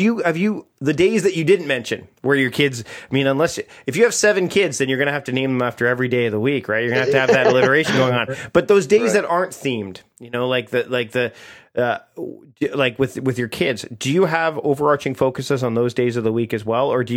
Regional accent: Canada; As a Canadian, I'm very proud that they've got.

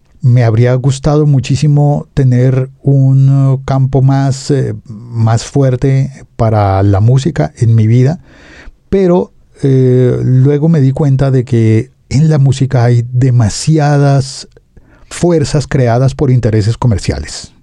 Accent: Colombia; quiénes somos los colombianos y qué es lo que nos toca vivir.

